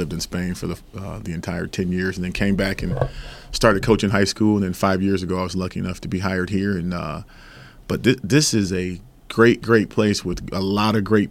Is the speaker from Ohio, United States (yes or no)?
yes; Elyria, Ohio, United States; I'm from Elyria, Ohio. I graduated from Midview High School